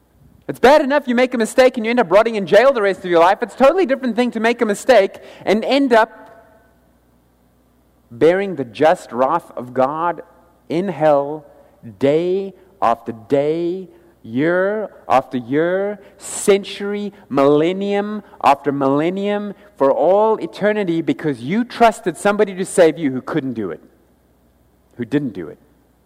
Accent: South Africa; Something I know a little about. Being South African. So our currency is absolutely worthless at the moment. It takes 16 of our rands to buy $1.

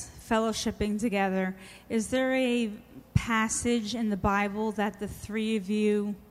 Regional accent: Old Bridge, New Jersey, United States; I'm from Old Bridge, New Jersey.

